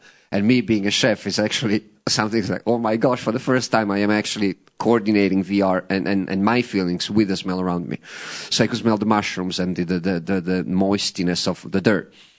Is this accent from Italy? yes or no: yes; Italy; I grew up in Italy where deforestation for real estate, cattle, foraging purposes was the norm, especially south of Rome and some of the islands.